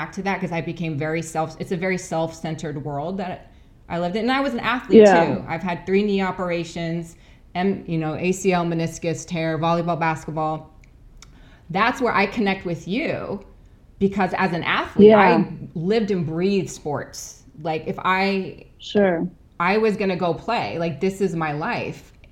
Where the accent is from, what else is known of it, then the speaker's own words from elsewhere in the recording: Seattle, Washington, United States; I mean, I grew up in South Seattle.